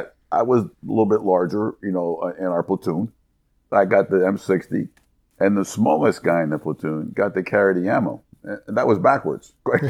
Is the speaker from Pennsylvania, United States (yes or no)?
yes; Bridgeport, Pennsylvania, United States; now in Lancaster, United States; I grew up outside of Philadelphia, a little town called Bridgeport, outside of Philly. The landmark there now is the King of Prussia Mall.